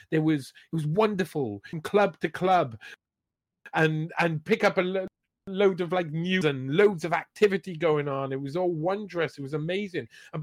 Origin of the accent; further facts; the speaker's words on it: Alaska, United States; I was from Alaska.